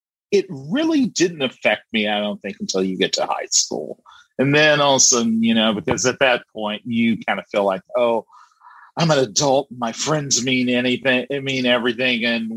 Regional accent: Greenville, Mississippi, United States; born there; I'm more or less born in Mississippi, a little small town called Greenville.

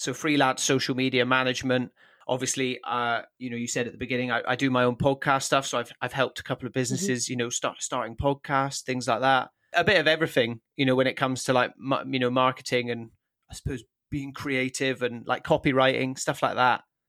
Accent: Scotland, United Kingdom; So I am from the Highlands of Scotland. My dad's from there. We moved up there when I was 8 years old and I kind of grew up there

